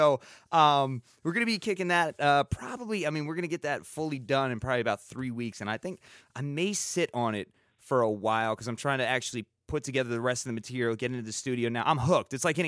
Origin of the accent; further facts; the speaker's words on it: California, United States; because I'm from California, my family's like literally all of my, like a good portion of my family is right there in Los Angeles or like Pasadena.